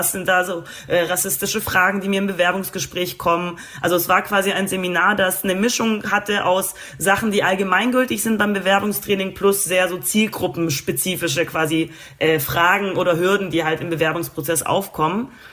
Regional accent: Poland; now in Germany; Ich wurde früher als Polin wahrgenommen, heute passiert das so gut wie gar nicht mehr, nur noch sehr, sehr selten.

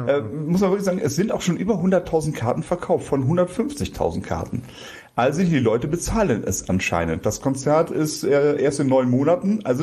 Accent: Bonn, North Rhine-Westphalia, Germany; Was ich noch einwerfen könnte als Bonner, die legendäre Rheinaue.

